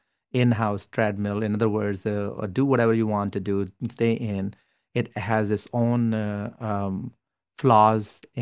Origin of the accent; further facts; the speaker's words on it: Pakistan; English is a second language; I'm Pakistani immigrant.